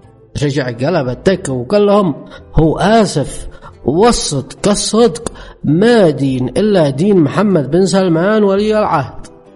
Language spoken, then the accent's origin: Arabic; Yemen; ساعة اللي رجموهن عندنا في اليمن على عطان وعلى نقم، كيف كان عاد عيقعبهم؟ أما احنا شعب الإيمان سلام الله علينا